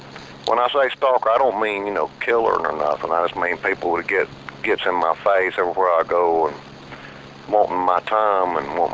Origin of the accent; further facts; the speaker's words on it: North Carolina, United States; born there; I mean, I just say I was born in North Carolina, somewhere between the mountains and the ocean.